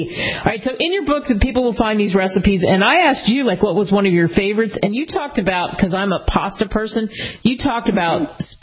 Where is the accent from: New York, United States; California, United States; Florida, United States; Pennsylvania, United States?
Pennsylvania, United States; Listen, I grew up outside of Philly. Hello, cheesesteaks.